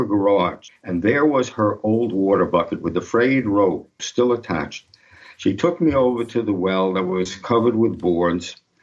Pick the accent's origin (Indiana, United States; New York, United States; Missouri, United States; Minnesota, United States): New York, United States; And then you know, I was from New York.